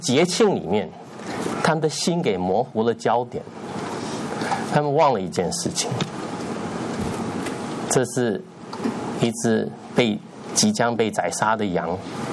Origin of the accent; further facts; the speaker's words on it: China; now in United States; 但是我们知道我们是中国人，我们里面有很深很浓的中国文化。